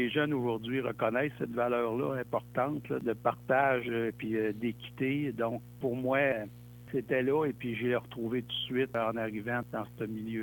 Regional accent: Quebec City, Quebec, Canada; Je suis vraiment issu d'une famille d'entrepreneurs de Québec.

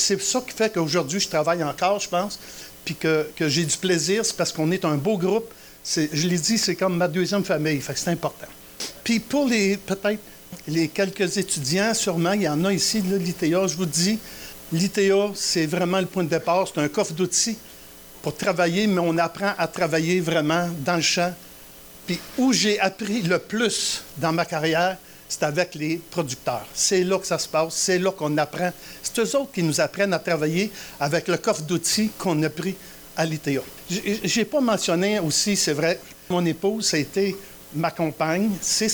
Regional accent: Saint-Liboire, Quebec, Canada; on peut dire qu'il y a une semence que j'ai germée quand j'ai grandi à Saint-Liboire.

